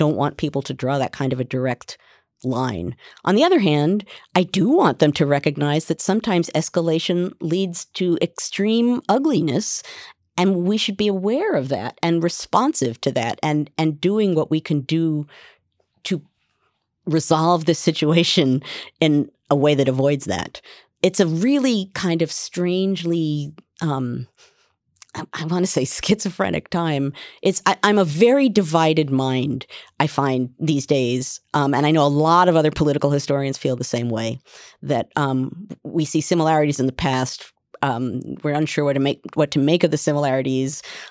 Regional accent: United States; I do, as an American and as a historian, feel that this sort of takes us back to where we began our conversation.

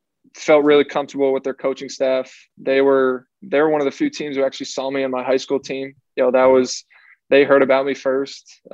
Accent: Albany, New York, United States; I'm from Albany. It's not a big city.

